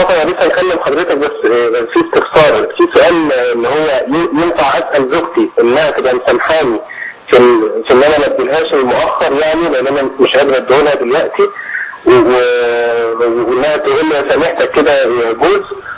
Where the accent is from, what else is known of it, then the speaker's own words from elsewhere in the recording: Upper Egypt, Egypt; إن في كان عندنا في الصعيد وفي الأماكن العربية